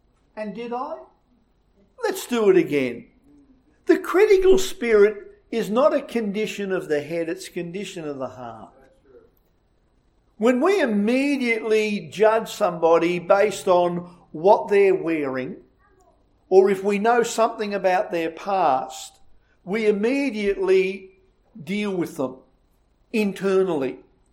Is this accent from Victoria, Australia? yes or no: yes; Traralgon, Victoria, Australia; And so I arose and I went to the local Baptist church in my hometown in Traralgon.